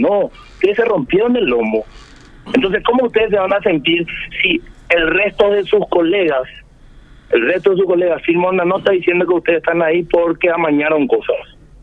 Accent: Paraguay; soy paraguayo. Yo quiero que mi país esté bien, quiero que mi sociedad esté bien.

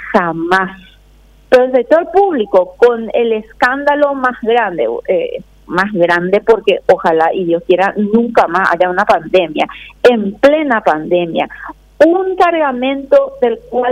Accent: Paraguay; nos merecemos como ciudadanos paraguayos

